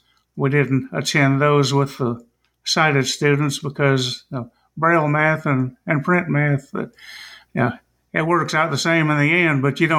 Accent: New Orleans, Louisiana, United States; also born or lived in Church Point, Louisiana; I was born in Church Point, Louisiana, which is a small town located about 20 miles west of Lafayette. And we lived there till I was about 4 years old. And then we moved to New Orleans, and that's where I lived

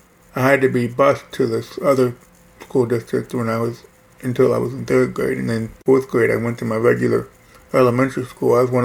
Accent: Carlisle, Pennsylvania, United States; So I was born in Carlisle and then immediately transferred to a bigger hospital. But I grew up in Carlisle, Pennsylvania, a small town.

